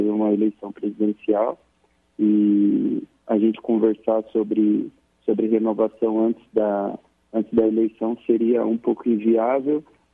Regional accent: São Paulo, Brazil; eu sou da Zona Leste de São Paulo mesmo. Eu joguei a maior parte da minha carreira em São Paulo mesmo.

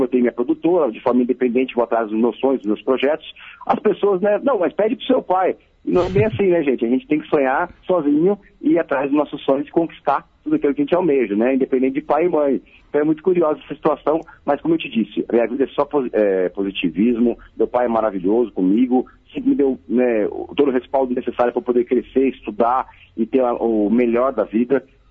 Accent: Campo Grande, Mato Grosso do Sul, Brazil; Eu fui criado em Campo Grande, Mato Grosso do Sul, que recebe uma latinidade gigantesca de fronteira, né?

